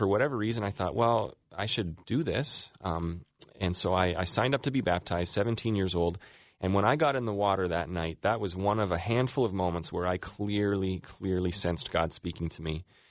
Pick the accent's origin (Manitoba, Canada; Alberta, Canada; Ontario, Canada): Alberta, Canada; Calgary; moved away as an adult; I was growing up in Calgary, Alberta, Canada